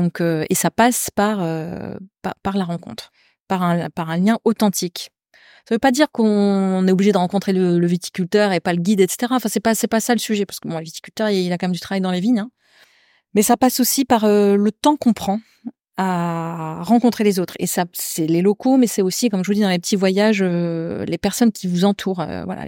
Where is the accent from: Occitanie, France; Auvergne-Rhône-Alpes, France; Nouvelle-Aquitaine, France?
Nouvelle-Aquitaine, France; Bordeaux; moi par exemple je suis locale de Bordeaux